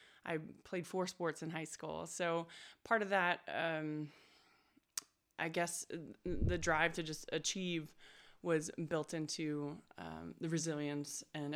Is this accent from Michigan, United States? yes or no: no; Maryland, United States; And I was living in Baltimore at the time. Where I'm from Maryland.